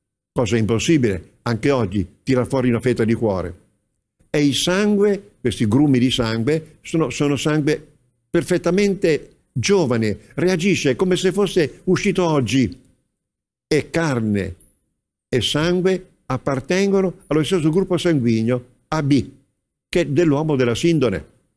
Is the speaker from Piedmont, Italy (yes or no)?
no; Sorano, Tuscany, Italy; una ragazza del mio paese, in Toscana, a Sorano